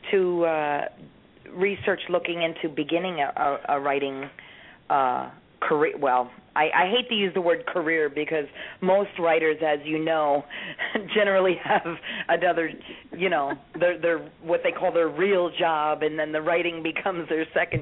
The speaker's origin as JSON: {"language": "English", "region": "New Jersey", "country": "United States", "also_born_or_lived": "all over the country", "said": "So, I'm from New Jersey, but I've lived all over, so that's why I have a little of this and a little of that."}